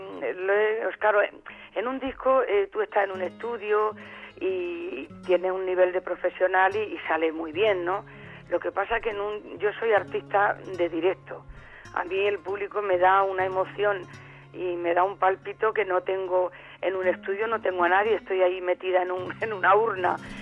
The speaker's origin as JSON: {"language": "Spanish", "town": "Linares", "region": "Andalusia", "country": "Spain", "tie": "born or raised there", "said": "Y canté un cante de mi tierra, de Linares, por taranta."}